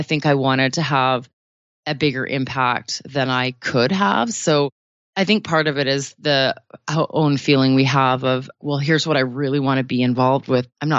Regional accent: Canada; I'm Canadian, I get to say niche.

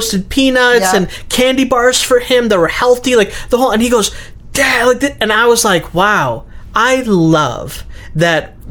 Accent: Chicago, Illinois, United States; I grew up in Chicago in the hood

